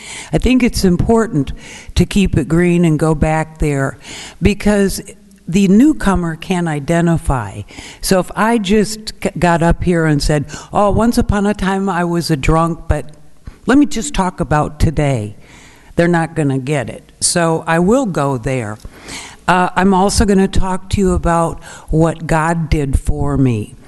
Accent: Madison, Wisconsin, United States; Growing up, I grew up in Madison, Wisconsin as a Cheddarhead. Yes, I talk a little funny sometimes

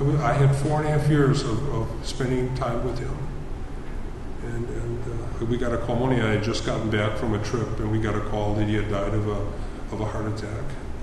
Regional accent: Ireland; I'm Irish.

